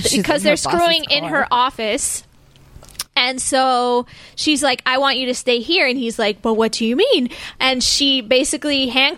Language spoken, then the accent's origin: English; New Jersey, United States; I'm from Jersey. I can say that. 100%.